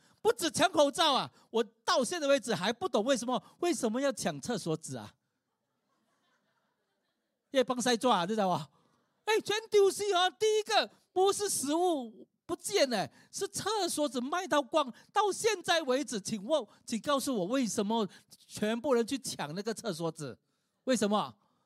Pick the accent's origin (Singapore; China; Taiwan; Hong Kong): Singapore; 所以为什么我们新加坡人如果走过，一看，哎呦，怎么鱼尾狮在这个地方？